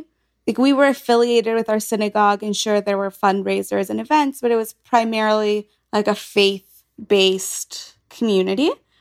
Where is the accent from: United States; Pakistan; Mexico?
Mexico; Mexico City; But growing up in Mexico City, I had three of my great-grandmothers within walking distance.